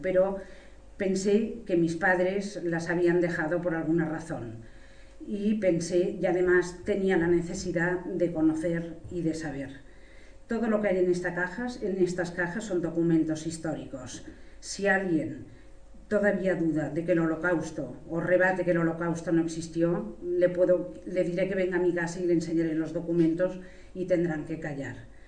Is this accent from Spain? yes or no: yes; Barcelona, Catalonia, Spain; nací en Barcelona, una vez había terminado ya la Segunda Guerra Mundial. Estudié en las monjas católicas alemanas y estudié en la Universidad de Barcelona la carrera de farmacia. Mis padres eran alemanes y en casa se hablaba indistintamente el alemán